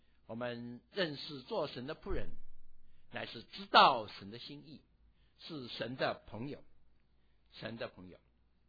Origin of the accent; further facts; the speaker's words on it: China; 朋友在我们中国人用这个字的时候，包含知己的意思